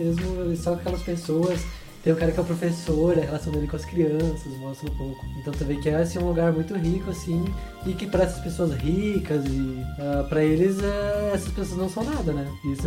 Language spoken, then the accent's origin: Portuguese; Brazil; A gente é brasileiro.